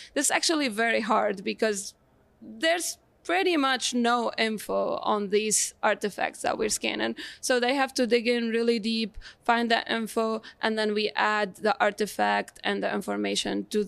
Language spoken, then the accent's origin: English; Tunisia; So yeah, I'm from Tunisia. Tunisia is a very small country